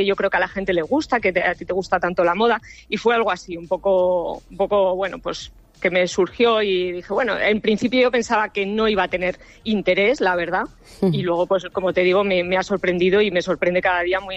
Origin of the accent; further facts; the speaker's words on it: Benidorm, Valencian Community, Spain; also born or lived in Vitoria; nací en Vitoria, pero desde muy pequeña nos trasladamos a vivir a nuestro Benidorm, que tanto nos gusta y tanto queremos.